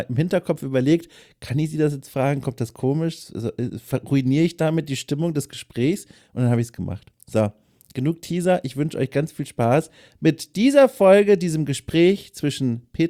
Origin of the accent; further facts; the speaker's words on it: Bavaria, Germany; ich bin aus Unterfranken.